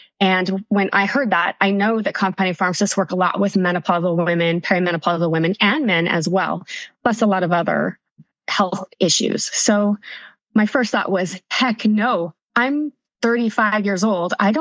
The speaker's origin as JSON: {"language": "English", "region": "Nevada", "country": "United States", "also_born_or_lived": "California", "lives_now": "Twin Falls, United States", "said": "So we moved back to Idaho from California. I'm originally from Nevada"}